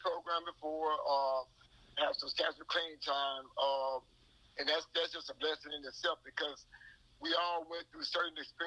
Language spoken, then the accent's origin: English; Alexandria, Louisiana, United States; I'm a born and raised in Alexandria, Louisiana.